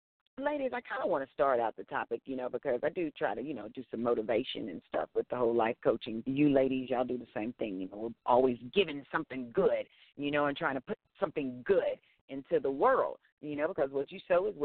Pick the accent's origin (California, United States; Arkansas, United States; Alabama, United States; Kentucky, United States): Arkansas, United States; We are live out of Arkansas. Yes, I'm in my home state.